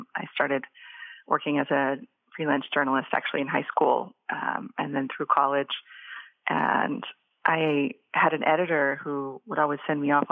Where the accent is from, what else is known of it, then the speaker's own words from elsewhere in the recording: Boise, Idaho, United States; in the area that I was living growing up in Boise, Idaho, we had a lot of refugees resettled from Bosnia